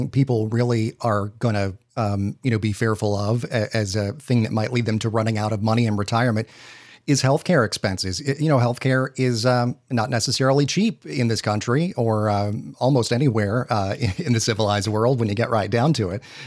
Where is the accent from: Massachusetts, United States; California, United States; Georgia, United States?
Georgia, United States; Atlanta; I still remember. I'm in Atlanta and I'm from Atlanta.